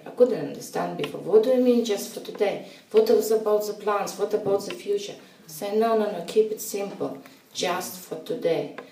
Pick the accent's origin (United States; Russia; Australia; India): Russia; accent: Russian; English is a second language; now in Cambridge, United Kingdom; It's very strong Russian accent. And when I just came to Cambridge, it was just some people who used to make jokes.